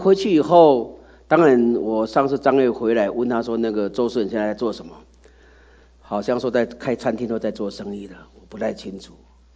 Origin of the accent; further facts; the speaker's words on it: Taiwan; 讲这个不妨，因为我从台湾来